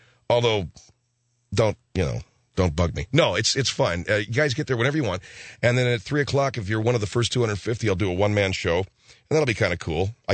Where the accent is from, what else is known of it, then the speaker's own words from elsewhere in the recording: Arcadia, California, United States; I wouldn't ask you to travel anywhere were it not for me being in my little hometown of Arcadia, California.